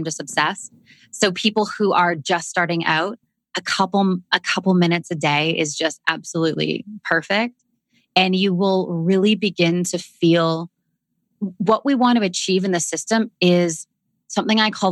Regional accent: Canada; accent: Canadian; Here comes my Canadian accent.

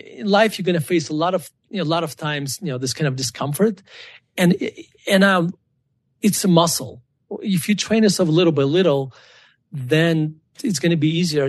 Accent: Russia; born or raised there

